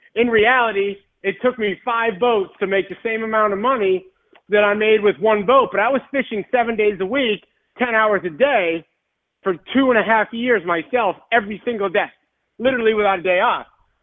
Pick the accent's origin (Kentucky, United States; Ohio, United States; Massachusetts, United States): Massachusetts, United States; Boston; moved away as an adult; now in Marco Island, United States; No, I grew up in Boston. The day I graduated Endicott College in 98, I came directly down to Marco Island.